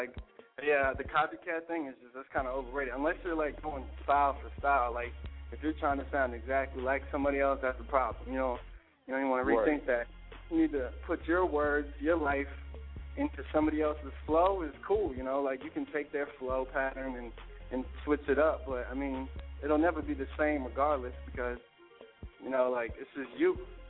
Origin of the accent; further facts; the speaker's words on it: New London, Connecticut, United States; I was born in New London, Connecticut, and I pretty much came back to establish my name with my hometown.